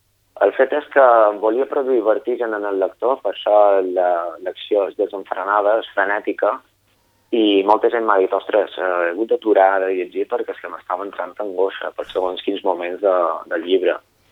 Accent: Pollença, Balearic Islands, Spain; i he estat fins als 21 anys a Pollença. És a dir, quasi podria dir que soc pollencí. De fet, fins i tot la meva forma de parlar, quan vaig de fora de Pollença, diuen, tu d'on ets? És a dir, de Pollença. Per l'accent i tot se nota.

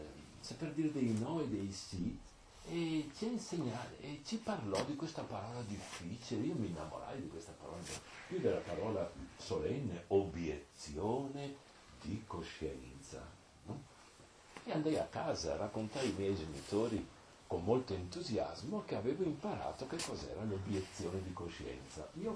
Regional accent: Veneto, Italy; io vengo dal Veneto di origine

